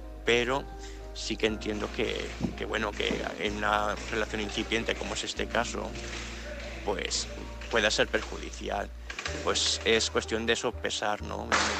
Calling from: Gandía, Valencian Community, Spain; de Gandía.

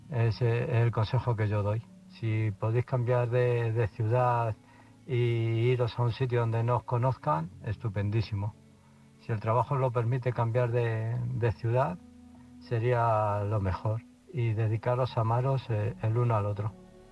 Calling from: Illescas, Castilla-La Mancha, Spain; de Illescas.

